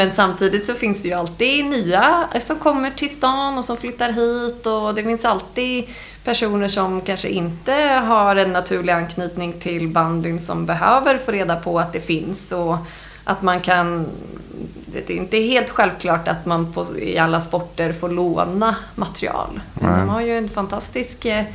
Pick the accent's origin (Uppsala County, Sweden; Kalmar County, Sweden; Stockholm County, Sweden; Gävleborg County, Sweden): Gävleborg County, Sweden; Edsbyn; de hade hört att jag kom från Edsbyn